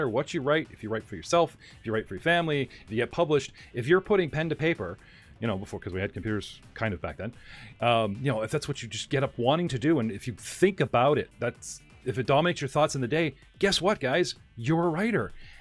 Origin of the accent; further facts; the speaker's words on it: Canada; But I'm Canadian, and I don't suffer from the American sensitivity of what one does with one's American flag.